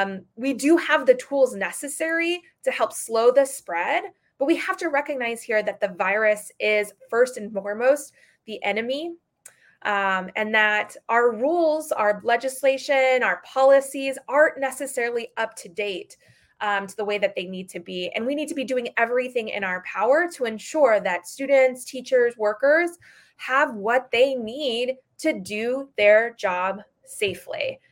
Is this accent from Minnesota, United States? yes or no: no; Arizona, United States; I grew up in Arizona, so that was a really interesting place to grow up because we were one of the last states to ratify MLK's birthday as a holiday